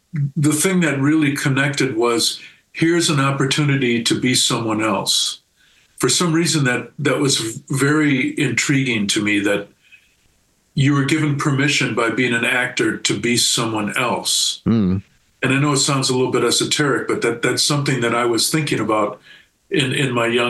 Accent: Racine, Wisconsin, United States; now in Milwaukee, United States; 1984. I came up here. I grew up in Racine.

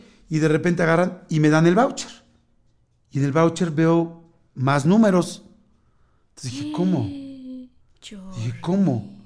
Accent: Mexico; pero yo soy mexicano, no soy tonto.

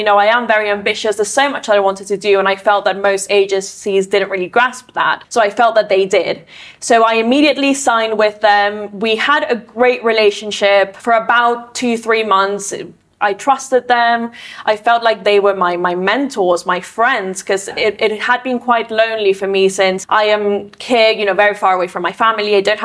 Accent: Ecuador; since I'm Latina, I'm from Ecuador.

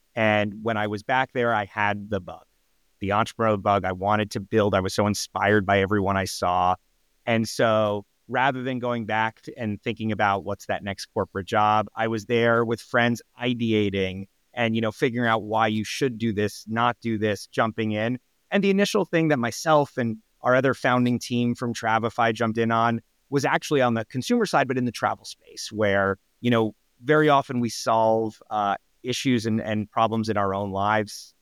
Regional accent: New Jersey, United States; I grew up in New Jersey. I grew up in a family of Main Street small business entrepreneurs.

